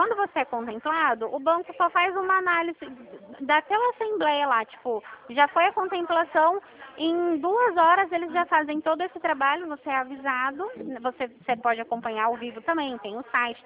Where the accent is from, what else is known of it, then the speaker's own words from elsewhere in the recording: Dracena, São Paulo, Brazil; É 18, meu DDD. Eu sou de Dracena.